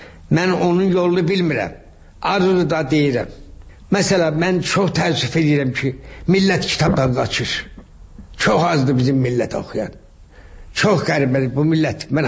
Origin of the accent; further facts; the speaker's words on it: Shaki, Shaki-Zagatala, Azerbaijan; Mən uşaqlıqda böyük həyətimiz vardı Şəkidə. Böyük həyətimiz vardı.